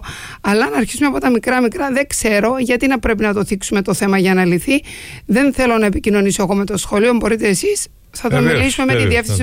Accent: Cyprus; ήταν ο τόπος μου στην Κύπρο

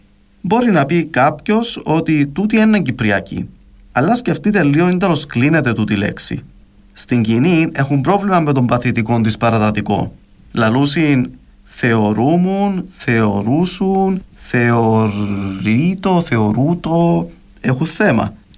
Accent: Cyprus; Το μόνο κριτήριο για το εάν μια λέξη είναι κυπριακή είναι το εάν τη χρησιμοποιούμε σαν μιλούμε κυπριακά χωρίς να νιώθουμε ότι καλαμαρίζουμε.

